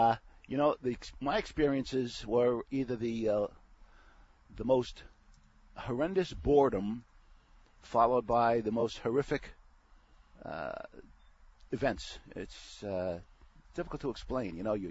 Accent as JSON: {"language": "English", "region": "New York", "country": "United States", "said": "Well, I am a New Yorker. You probably can't tell by my accent. And I am a Vietnam veteran."}